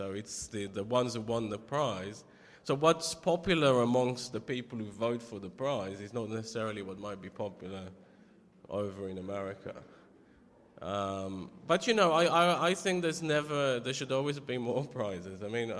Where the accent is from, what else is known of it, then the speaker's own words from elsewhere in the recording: United Kingdom; I mean, even being a British writer, is you're kind of excluded from the American sphere.